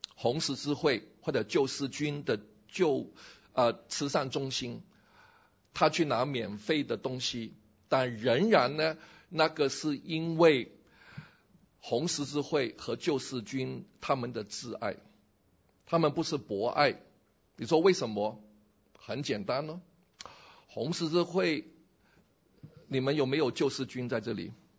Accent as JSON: {"language": "Chinese", "region": "Washington", "country": "United States", "said": "我来自的州是华盛顿州啊，我们有微软有波音"}